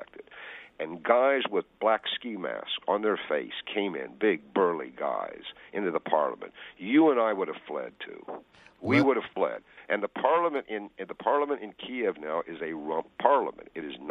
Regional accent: Kentucky, United States; I grew up in Kentucky. I have bourbon, bluegrass, and basketball still surging through my veins.

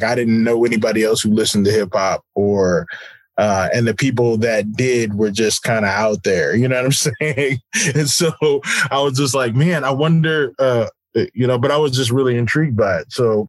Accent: Texas, United States; So long story short, man, I am the son of a military family. And so I grew up on Kelly Air Force Base.

